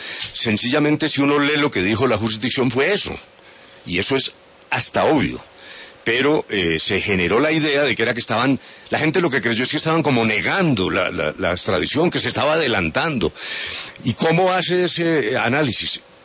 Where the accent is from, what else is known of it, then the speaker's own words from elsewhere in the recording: Colombia; para nosotros como colombianos